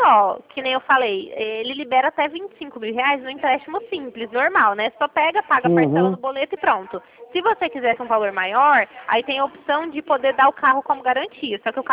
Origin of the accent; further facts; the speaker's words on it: Ribeirão Preto, São Paulo, Brazil; sou daqui de Ribeirão mesmo.